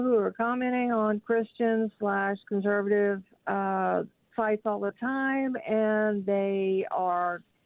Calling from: Justin, Texas, United States; Hi, Dr. Brown. I'm from Justin.

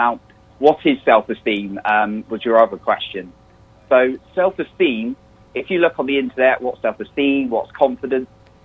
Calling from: England, United Kingdom; I am calling in from England for any of the listeners who noticed the odd accent

